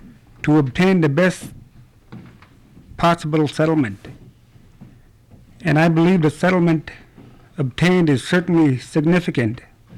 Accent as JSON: {"language": "English", "town": "Dillingham", "region": "Alaska", "country": "United States", "said": "I'm from Dillingham. I'm a shareholder of BBNC and Chogyong Limited."}